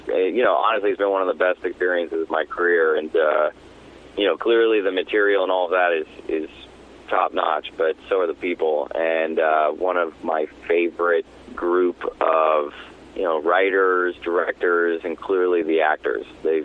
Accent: New Canaan, Connecticut, United States; New Canaan, Connecticut.

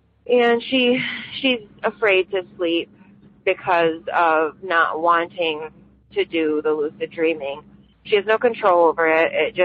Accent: Michigan, United States; I'm from Michigan

